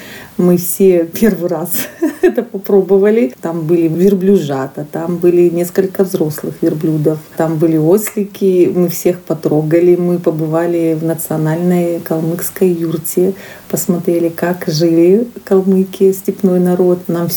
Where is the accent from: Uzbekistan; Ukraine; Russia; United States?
Russia; Krasnodar, Krasnodar Krai; я из Краснодара.